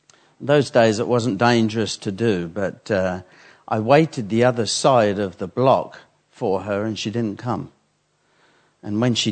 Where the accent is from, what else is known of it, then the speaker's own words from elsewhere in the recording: Harwich, East of England, United Kingdom; I'm originally from Harwich in Essex.